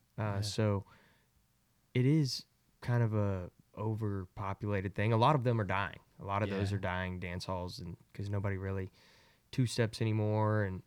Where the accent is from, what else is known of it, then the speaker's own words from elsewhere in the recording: Midland, Texas, United States; Yeah, I'm from Midland, Texas.